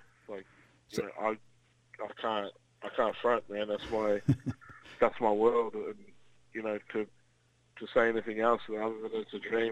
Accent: Shepparton, Victoria, Australia; I'm from Shepparton, Victoria, man

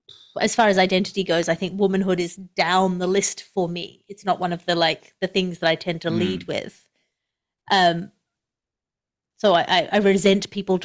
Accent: Australia; I'm from Australia, but I'm not that kind of Australian.

